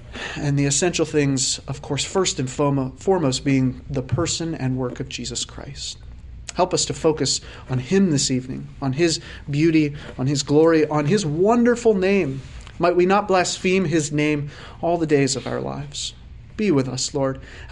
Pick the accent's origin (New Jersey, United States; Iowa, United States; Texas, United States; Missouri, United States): New Jersey, United States; I grew up near Philadelphia in South Jersey.